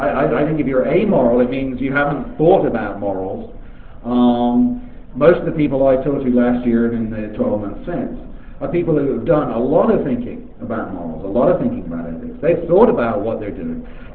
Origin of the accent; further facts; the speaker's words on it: England, United Kingdom; accent: English; do you think my English accent has kind of changed while I've been talking to you?